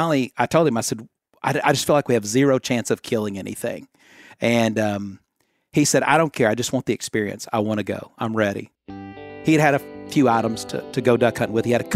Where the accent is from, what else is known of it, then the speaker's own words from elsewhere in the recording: Arkansas, United States; You know, growing up in Arkansas, I think part of the culture of our state has all been influenced by duck hunting.